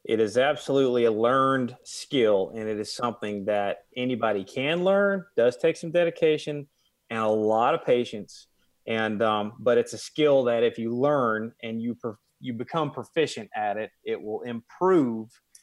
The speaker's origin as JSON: {"language": "English", "town": "Macon", "region": "Georgia", "country": "United States", "tie": "born or raised there", "said": "there was one karate, or it's a actually a taekwondo school, if you will, where I grew up in Macon, Georgia."}